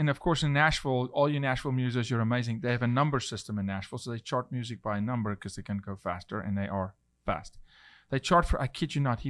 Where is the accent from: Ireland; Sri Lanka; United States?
Sri Lanka; We grew up in Sri Lanka in music industry.